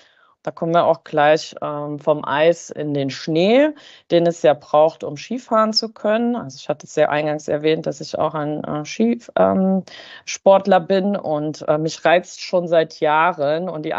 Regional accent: Saxony-Anhalt, Germany; im Harz, in meiner Heimat

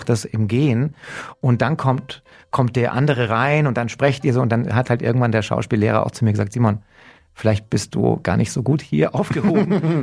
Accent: Munich, Bavaria, Germany; Also ich bin halt ein Münchner und ich freue mich, wenn die Münchner Teams gut dastehen.

